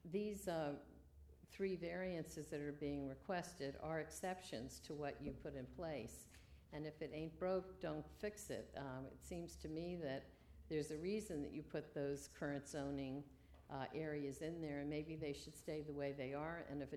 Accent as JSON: {"language": "English", "region": "Maryland", "country": "United States", "said": "Secondly, I come from Montgomery County, Maryland, where they had fairly sophisticated zoning requirements."}